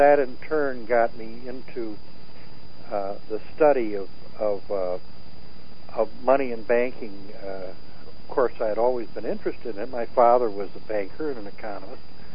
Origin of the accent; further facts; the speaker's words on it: Minnesota, United States; Interestingly, from a Southern sympathetic point of view, it seems odd because I was from Minnesota.